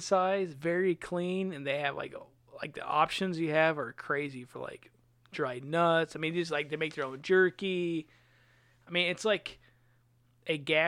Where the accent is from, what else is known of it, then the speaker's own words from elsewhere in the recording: Indiana, United States; One last thing is, we're from Southern Indiana